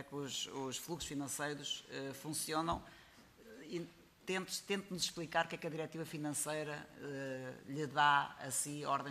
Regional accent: Portugal

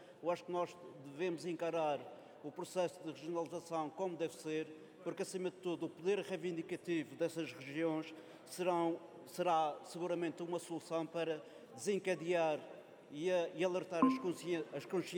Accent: Madeira, Portugal; Eu, como ilhéu, como insular que sou, e ilhéu pelo Círculo da Madeira

